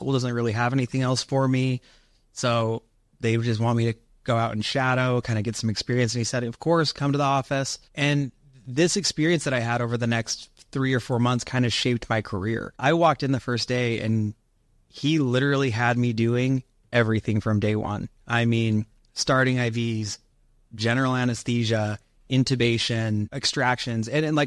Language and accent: English; Utah, United States; now in Arizona, United States; I graduated in 2015 and I grew up in Utah and we wanted to be a little bit further west just to be closer to family. So we moved out to Arizona